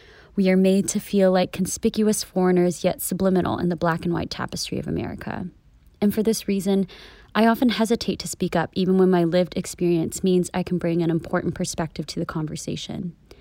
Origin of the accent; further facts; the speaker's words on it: Oklahoma, United States; Growing up in Oklahoma, where 74% of the population is white and only 2.4% is of Asian descent, I frequently felt othered, unsure of myself and my place.